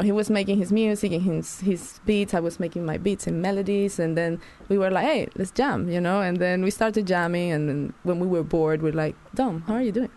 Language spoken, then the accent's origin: English; Venezuela; I'm from Venezuela.